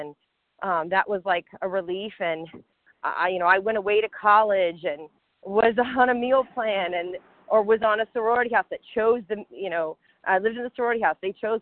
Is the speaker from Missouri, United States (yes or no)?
no; Louisiana, United States; I'm from Louisiana, guys, and I'm so nervous.